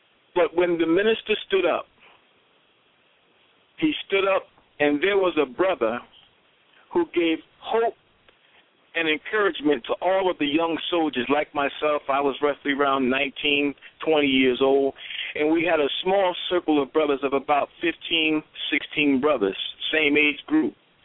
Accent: New Jersey, United States; In the city that I grew up in New Jersey, there was a small contingency of brothers like myself

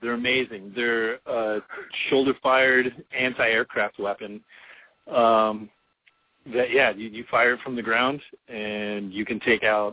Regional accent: Orlando, Florida, United States; So I looked into it, and it was Full Sail, and I'm from Orlando

